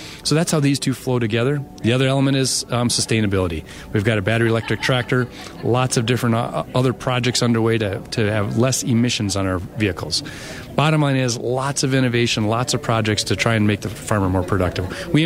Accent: Marshfield, Wisconsin, United States; I grew up in Marshfield, Wisconsin, just outside, and went to Marshfield High School.

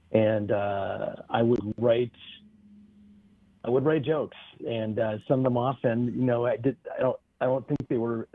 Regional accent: Peoria, Illinois, United States; now in Madison, United States; I'm from Peoria, Illinois. I've been in Madison, Wisconsin, for many years.

